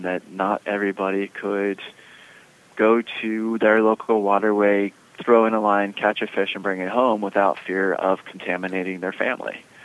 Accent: Pennsylvania, United States; I grew up in Pennsylvania in the Susquehanna River watershed.

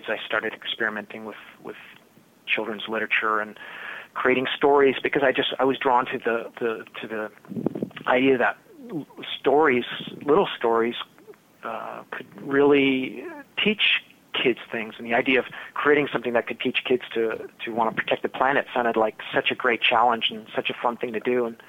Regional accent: California, United States; I was about four. I grew up here in the Bay Area, and back in the early 1970s, there were two oil tankers that collided under the Golden Gate Bridge

